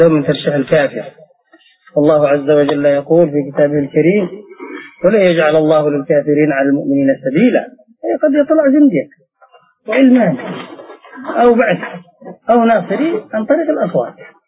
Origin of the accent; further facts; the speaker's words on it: Yemen; بل عندنا في اليمن في أيام الانتخابات ربما يتطارد بالرصاص